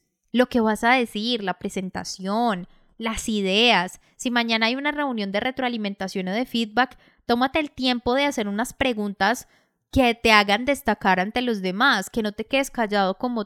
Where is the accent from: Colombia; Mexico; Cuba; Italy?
Colombia; en Colombia siempre decimos, como buenos colombianos, llegamos tarde o lo dejamos para última hora.